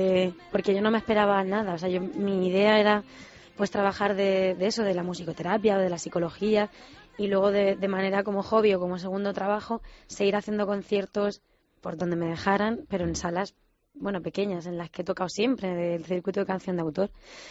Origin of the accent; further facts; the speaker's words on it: Letur, Castilla-La Mancha, Spain; El pueblo de mi padre, es que luego, claro, siempre nombro Letur, que es donde más me cría.